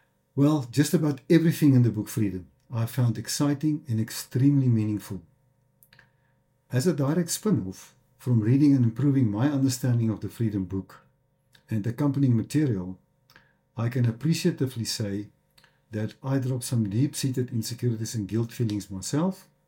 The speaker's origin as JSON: {"language": "English", "country": "South Africa", "tie": "born or raised there", "also_born_or_lived": "Netherlands", "said": "I was born in the Netherlands, but raised in South Africa."}